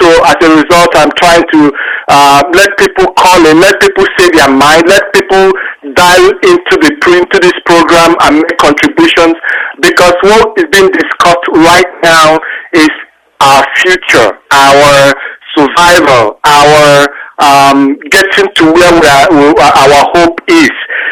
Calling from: Calgary, Alberta, Canada; I'm calling from Calgary, Canada.

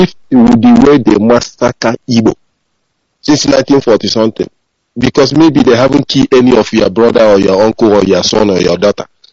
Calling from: London, United Kingdom; I'm calling from London.

